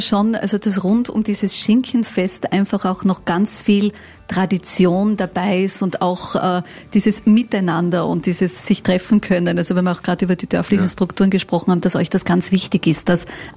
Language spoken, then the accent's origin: German; Carinthia, Austria; so eine Osterjausentradition, das muss man ja auch sagen, wie bei uns in Kärnten, das gibt es ja sonst nicht.